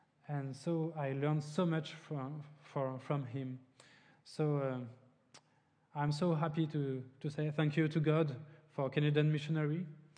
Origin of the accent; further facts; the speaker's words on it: Nantes, Pays de la Loire, France; So I'm 100% French. I'm 30 years old, and I was born near Paris, and I grew up in Nantes, so it's northwest of France.